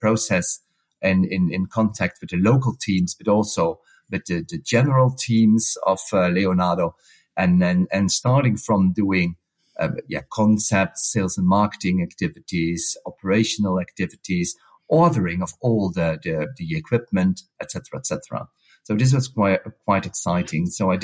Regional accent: Netherlands; moved away as an adult; So I'm Dutch, and this was my home country after over 35 years not working in the Netherlands

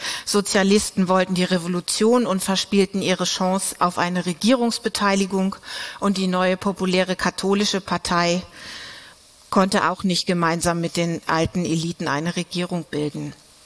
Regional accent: Germany; Sie hören schon, ich komme aus Deutschland, meine Beispiele werden, das ist auch historisch passend, natürlich auch aus Deutschland, aber auch aus Italien kommen.

